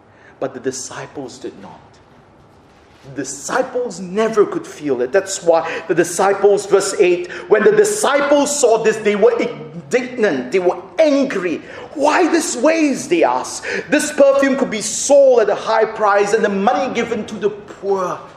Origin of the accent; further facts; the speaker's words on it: Sydney, New South Wales, Australia; When we were growing up in Sydney, my parents and my brother and my, well, more my brother, we were involved in a huge church in Sydney downtown.